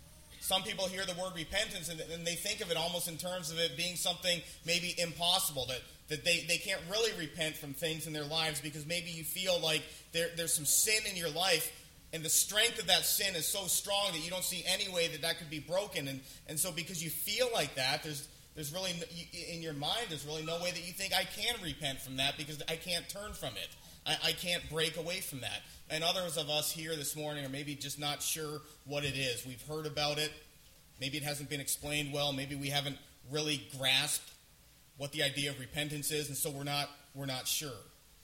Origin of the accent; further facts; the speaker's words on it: Windsor, Ontario, Canada; Now, most of you know that I grew up in Windsor, Ontario, just a couple hours away.